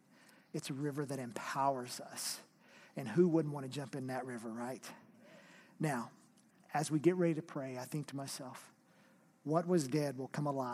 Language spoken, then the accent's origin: English; Oklahoma, United States; I'm from Oklahoma. I didn't know that, you know.